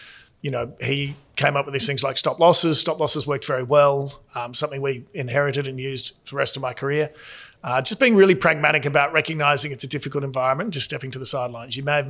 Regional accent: Australia; I did that for about 3 years and then did what most Australians did at the time and threw away a perfectly good job and put a backpack on and went traveli

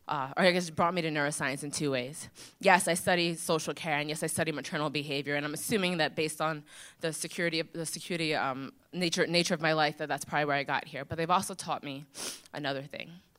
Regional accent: Long Island, New York, United States; Because I grew up in Long Island. And so throughout the day, the Long Island suburban paradise is lovely.

